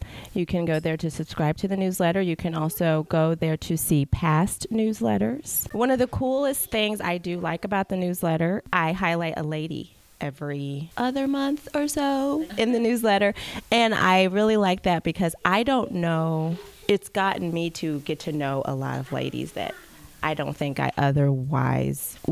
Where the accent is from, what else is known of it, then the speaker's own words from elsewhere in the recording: Indianapolis, Indiana, United States; I am originally from Indiana.